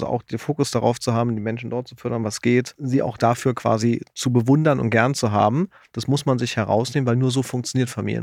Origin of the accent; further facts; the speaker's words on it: Berlin, Germany; Ich als Berliner, der ja auch ab und zu Bahn fährt